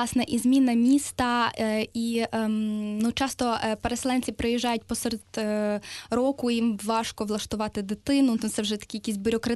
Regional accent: Lviv, Lviv Oblast, Ukraine; бо, власне, я з Львова, тому так ми звузили локацію

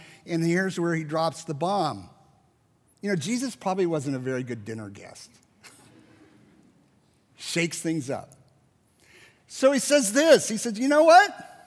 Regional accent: Burlingame, California, United States; I said, you know … We're from Burlingame.

